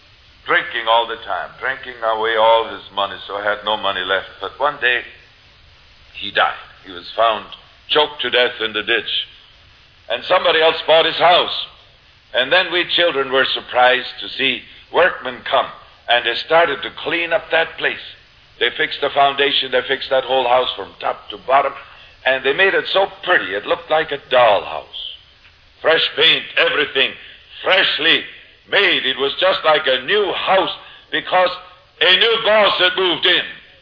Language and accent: English; Switzerland; When Brother Lardong traveled through Switzerland with me, I took him to my hometown.